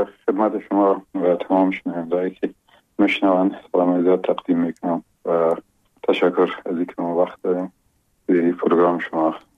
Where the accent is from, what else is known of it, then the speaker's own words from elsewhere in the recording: Logar, Afghanistan; در یک فامیلی بسیار مهربان و متدین یکی از قریه های قشنگ ولایت لوگر مرز مربوطات ولسوالی محمد آقا یک قریه با اسم گمران و شیرازه یاد میشه در اونجا به دنیا آمدیم